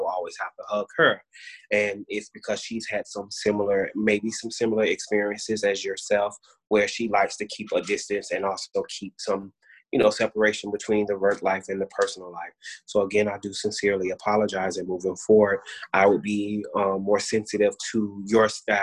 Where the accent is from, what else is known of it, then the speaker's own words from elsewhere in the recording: the South, United States; but I'm married with 3 kids, and, you know, and like I say, I'm from the South